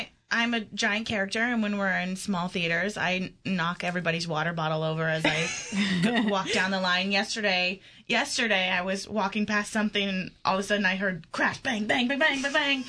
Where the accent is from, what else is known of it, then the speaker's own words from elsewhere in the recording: Kansas, United States; I'm originally from Kansas, so Wichita State University.